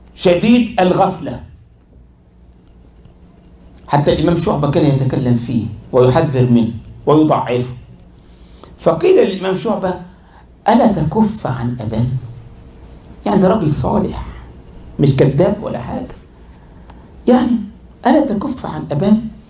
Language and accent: Arabic; Egypt; حصل ده والله عندنا في مصر